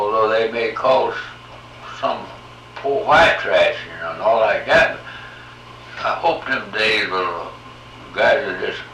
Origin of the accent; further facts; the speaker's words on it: the South, United States; And although I'm a Southerner